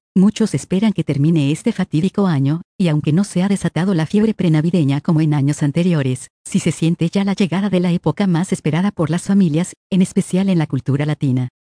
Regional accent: Colombia; Como colombiano y latino, la Navidad para mí es la temporada más importante del año, donde estamos en familia

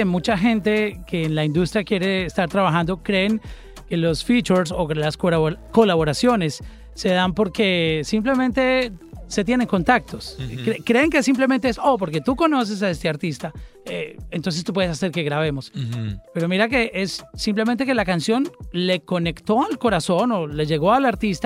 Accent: Colombia; como decimos en mi país, en Colombia

